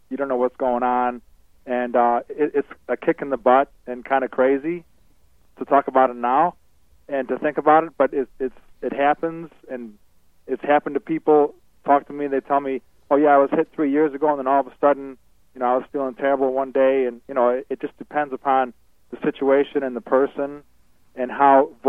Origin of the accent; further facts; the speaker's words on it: Chicago, Illinois, United States; Chicago is my hometown.